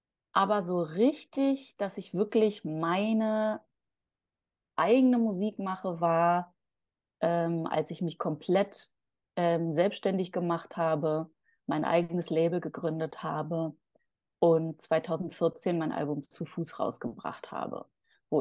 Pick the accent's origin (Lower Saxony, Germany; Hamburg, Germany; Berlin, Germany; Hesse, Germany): Berlin, Germany; ich bin Berlinerin, Kreuzbergerin, Mutter, Singer-Songwriterin, Partnerin, Freundin.